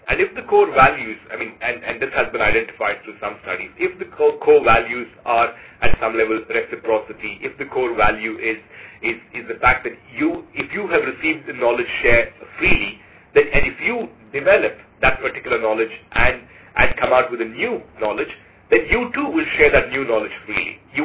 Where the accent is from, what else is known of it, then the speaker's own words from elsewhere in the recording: South Africa; if I, as a South African, would like to use some of this traditional knowledge commercially